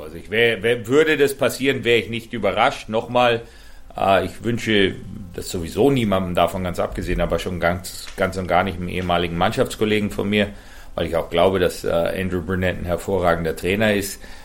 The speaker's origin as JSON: {"language": "German", "country": "Germany", "said": "Wir waren damals 2 Deutsche"}